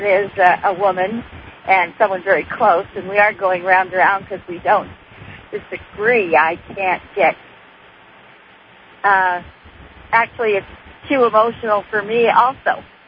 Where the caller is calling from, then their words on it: California, United States; Northern California is where I live.